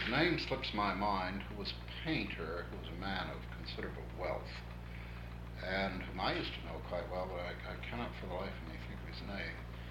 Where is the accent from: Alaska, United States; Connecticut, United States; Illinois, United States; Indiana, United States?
Indiana, United States; South Bend; born there; I was born in South Bend, Indiana, December 22nd, 1905